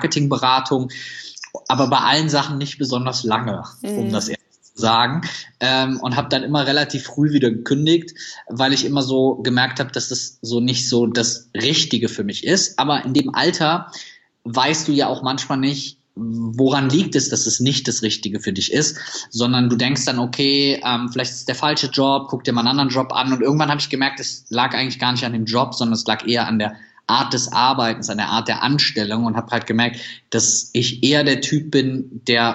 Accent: Süchteln, North Rhine-Westphalia, Germany; born there; ich bin geboren am Niederrhein in einer ganz, ganz kleinen Stadt, Stadtteil, der heißt Süchteln. Und Süchteln gehört zu Viersen und Viersen ist wiederum ungefähr 15 Kilometer von Mönchengladbach, was wiederum 30 Kilometer von Düsseldorf weg ist. Also es ist schon relativ klein, sehr beschaulich.

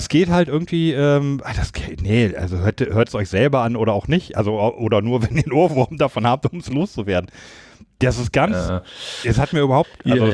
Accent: Lower Saxony, Germany; now in Düsseldorf, Germany; Ich komme ja aus Niedersachsen und ich kann mit Karneval gar nichts anfangen. Sind wir mal ehrlich, ja? Ich wohne jetzt tatsächlich länger in Düsseldorf als sonst woanders. Also tatsächlich ist es der größte Teil meines Lebens in Düsseldorf.

